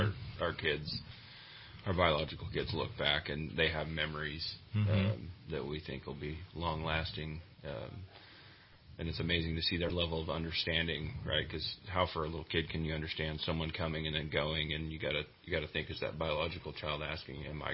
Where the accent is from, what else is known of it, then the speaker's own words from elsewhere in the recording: Cottonwood, United States; Born and raised in Cottonwood, according to my wife, but there's no hospital down there